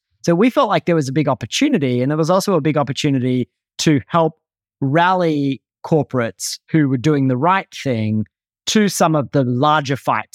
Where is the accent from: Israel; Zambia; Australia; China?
Australia; moved away as an adult; now in United States; I grew up in Australia, moved to the US as a young adult